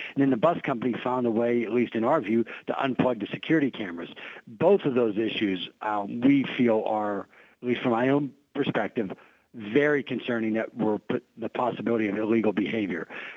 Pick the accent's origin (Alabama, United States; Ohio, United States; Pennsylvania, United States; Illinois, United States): Pennsylvania, United States; Pittsburgh; Look, I grew up in Pittsburgh, you know, went to Central Catholic.